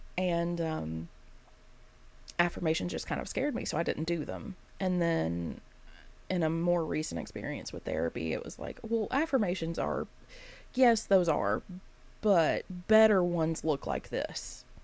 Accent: United States; Being an American trying to get healthcare is insane.

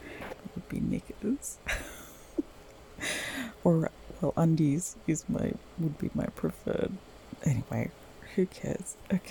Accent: Australia; Even though I am not American, I'm Australian.

